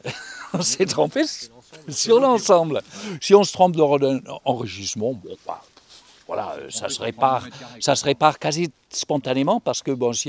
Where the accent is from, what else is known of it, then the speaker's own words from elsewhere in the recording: Germany; accent: German; French is a second language; moi je suis allemand, d'où mon accent, et je suis né peu de temps après la guerre